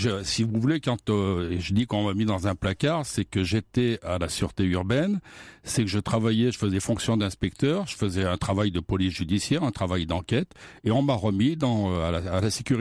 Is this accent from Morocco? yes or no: no; Grenoble, Auvergne-Rhône-Alpes, France; je voulais pas quitter Grenoble, je voulais rester sur Grenoble, je voulais pas, voilà, je suis quelqu'un de Grenoble et je voulais pas quitter le Grenoble.